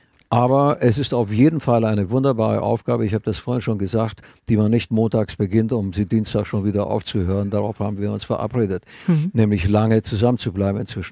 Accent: Romania; now in Germany; Wir haben eine Einrichtung in Spanien unten, eine in Rumänien, in meiner alten Heimat.

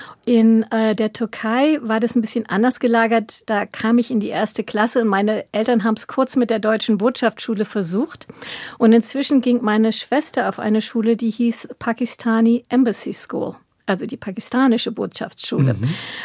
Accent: India; moved away; Und als ich dann mit 18 nach Indien zurückkehrte, meine alte Heimat

